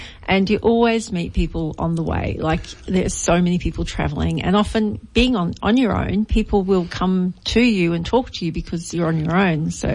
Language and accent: English; South Australia, Australia; also born or lived in Queensland; Well, I sort of grew up several places. Outback South Australia on a sheep station, and then far north Queensland, up around Cairns and Port Douglas and Townsville.